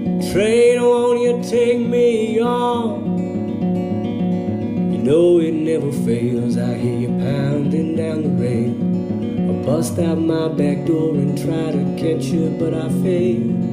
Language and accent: English; Vermillion, South Dakota, United States; I grew up in Vermilion, South Dakota, East River.